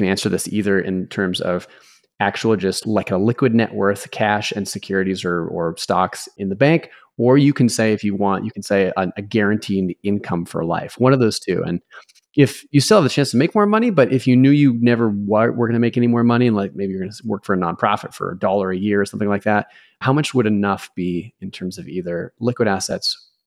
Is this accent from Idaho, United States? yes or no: yes; Idaho Falls, Idaho, United States; I was born in Idaho Falls and grew up there.